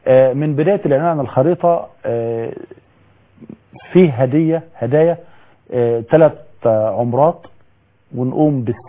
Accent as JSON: {"language": "Arabic", "country": "Egypt", "said": "يعني انا رجل كمصري"}